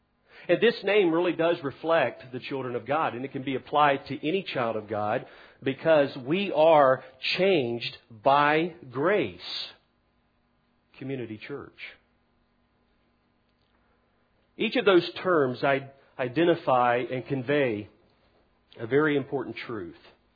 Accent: Ocean Way, Florida, United States; well, I'm from Ocean Way, and we do have spiders in Ocean Way.

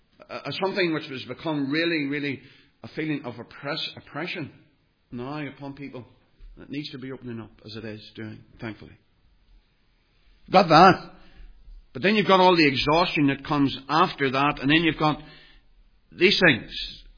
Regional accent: Northern Ireland, United Kingdom; I grew up in the Troubles.

